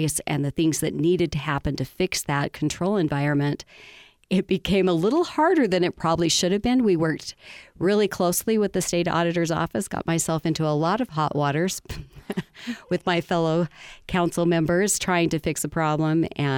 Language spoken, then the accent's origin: English; Brigham City, Utah, United States; now in Morgan County, United States; So I actually grew up in Box Elder County. I'm from Brigham City originally, but I've been in Morgan County now for 26 years.